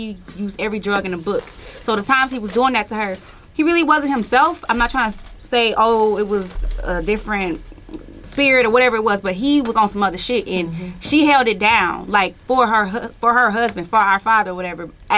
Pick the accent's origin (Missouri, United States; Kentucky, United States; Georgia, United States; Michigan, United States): Michigan, United States; Flint; When I'm from Flint, Michigan.